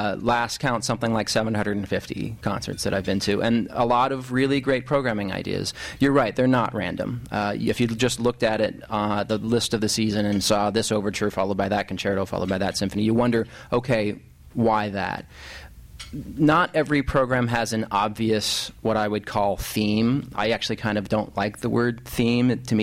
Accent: Oregon, United States; If I think back to my youth growing up near Portland and where the Ducks were in the Pac-10 at the time

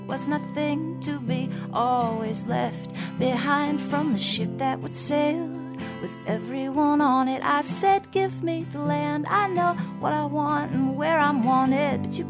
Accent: Burlington, Ontario, Canada; in the middle of a place called Mount Nemo, where I grew up in Burlington

